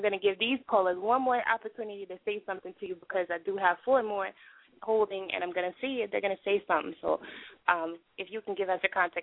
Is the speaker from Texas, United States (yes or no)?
yes; Texas, United States; I'm from Texas, Queen, Texas, and that's my market out here